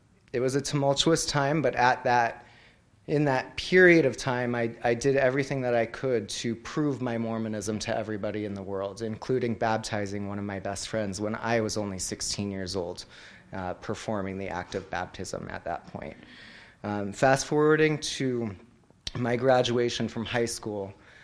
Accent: Seattle, Washington, United States; I was born and raised in the Seattle, Washington area, and I am 35 years old.

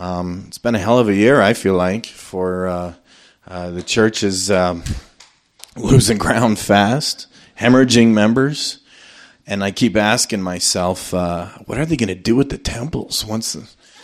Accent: Orem, Utah, United States; and I'm originally from Orem.

